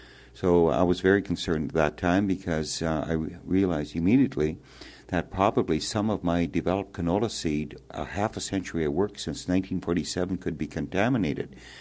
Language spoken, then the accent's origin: English; Saskatchewan, Canada; I'm a farmer from Western Canada, the province of Saskatchewan, and I grow primarily wheat and canola and some other crops.